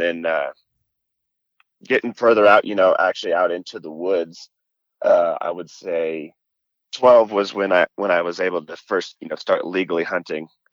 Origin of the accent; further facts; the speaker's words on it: Oregon, United States; Like you said … I was born and raised in Oregon. Grew up pretty much right at the base of Mount Hood